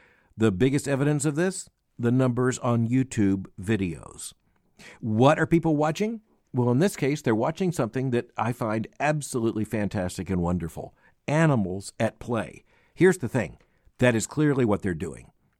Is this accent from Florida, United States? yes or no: yes; Florida, United States; I've seen that personally growing up in Florida